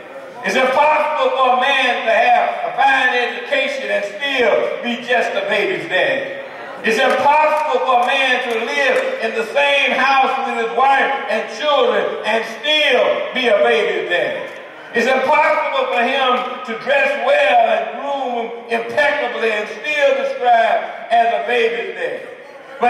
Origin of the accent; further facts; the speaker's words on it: the South, United States; Growing up in the South, in the rule, that was a sign of a fan.